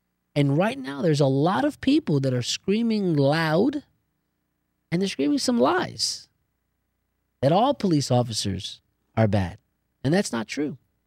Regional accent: New Jersey, United States; born or raised there

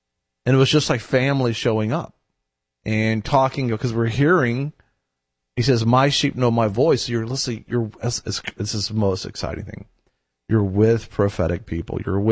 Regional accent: Houston, Texas, United States; I'm from Houston, Texas.

